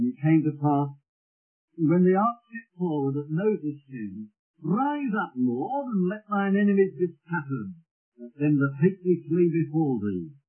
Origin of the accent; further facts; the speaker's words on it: Birmingham, West Midlands, United Kingdom; I hope my accent doesn't put you off. Coming from Birmingham, Brummagem, we call it, in England.